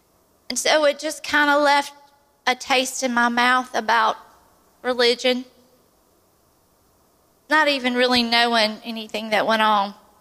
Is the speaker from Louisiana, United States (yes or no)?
yes; Louisiana, United States; When I was growing up in South Central Louisiana, it was not cool to have the Holy Ghost.